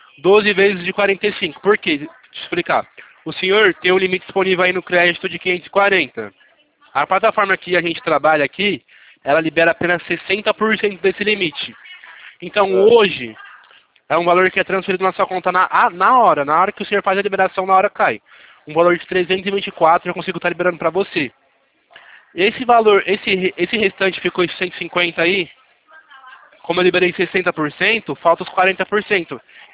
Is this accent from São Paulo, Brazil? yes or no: yes; São Paulo, Brazil; Sou de São Paulo.